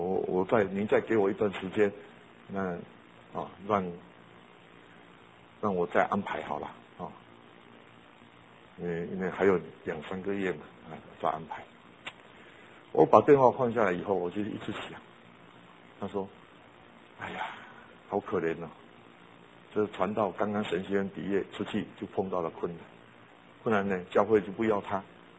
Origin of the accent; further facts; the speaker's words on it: Taiwan; 我是一个台湾人，但是进到学生的工作都要讲国语